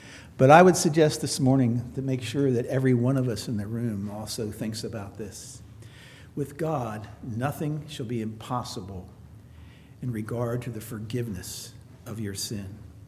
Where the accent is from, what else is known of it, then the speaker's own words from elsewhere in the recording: Towson, Maryland, United States; The community I grew up in Towson, Maryland, home of the Towson Town Mall, the biggest church around was the Roman Catholic Church.